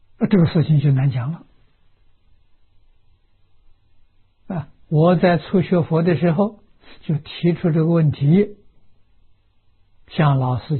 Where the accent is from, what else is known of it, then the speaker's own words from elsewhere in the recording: China; 啊，我们中国人称为圣人，啊，印度人称为佛陀